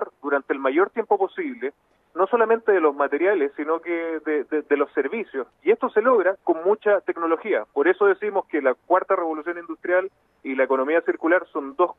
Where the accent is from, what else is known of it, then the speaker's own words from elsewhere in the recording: Tarapacá, Chile; particularmente tres riquezas que están aquí en mi tierra, en Tarapacá.